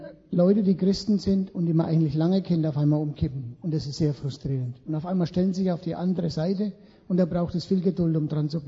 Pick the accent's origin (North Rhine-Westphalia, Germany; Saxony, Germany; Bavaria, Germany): Bavaria, Germany; Lichtenfels; Ich bin ein Oberfranke, das sind die Edlen von den Franken.